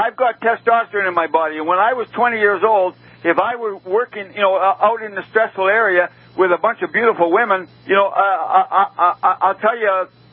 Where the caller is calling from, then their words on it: Saskatoon, Saskatchewan, Canada; I'm calling from the hometown of … Saskatoon, Saskatchewan, Canada. It's halfway between Winnipeg, Manitoba, and Calgary, Alberta.